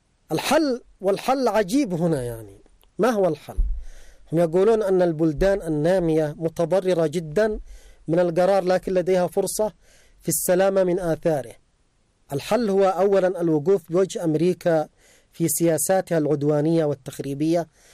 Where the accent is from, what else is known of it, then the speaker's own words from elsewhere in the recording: Yemen; نحن كشعب يمني ينتمي للإسلام يؤمن بالقرآن